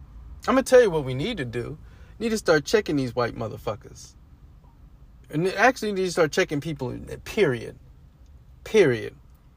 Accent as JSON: {"language": "English", "town": "Oakland", "region": "California", "country": "United States", "said": "Nigga, I'm from Oakland."}